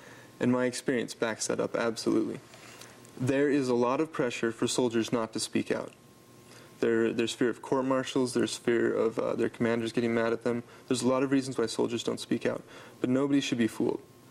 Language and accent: English; Utah, United States; Utah's my home state, and I love it. It's also the reddest state in the nation.